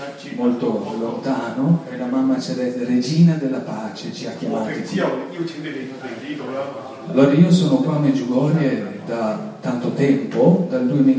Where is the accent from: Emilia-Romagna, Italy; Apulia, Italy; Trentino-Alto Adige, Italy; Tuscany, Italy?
Trentino-Alto Adige, Italy; Bolzano; first language German; Italian is a second language; Vengo da Bolzano, è una città nel nord d'Italia, molto vicino all'Austria, e perciò mia madre lingua è tedesca.